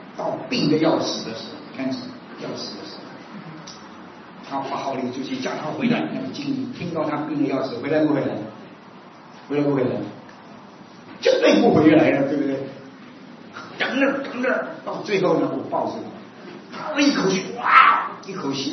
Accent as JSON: {"language": "Chinese", "country": "China", "lives_now": "United States", "said": "我说：“我中国人，什么气得要命？”"}